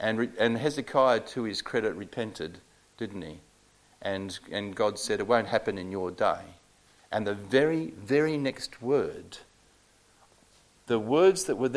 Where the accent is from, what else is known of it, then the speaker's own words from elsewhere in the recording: Sydney, New South Wales, Australia; Where do you and I live? Well, I come from Sydney, sinful Sydney.